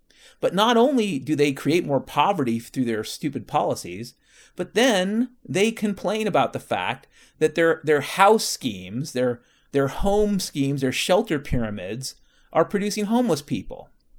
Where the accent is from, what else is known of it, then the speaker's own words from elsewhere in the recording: Washington, United States; I can tell you definitively, and I grew up in Washington State, so I feel like I have a right to say this.